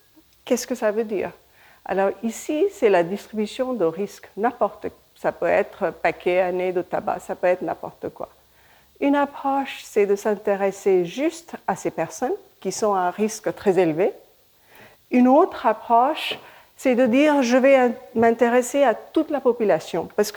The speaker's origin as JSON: {"language": "French", "country": "India", "tie": "born there", "first_language": "Hindi", "second_language": "French", "said": "je suis née en Inde, donc mon français n'est pas parfait. J'ai appris le français dans le labo avec les jeunes, donc c'est un peu aléatoire."}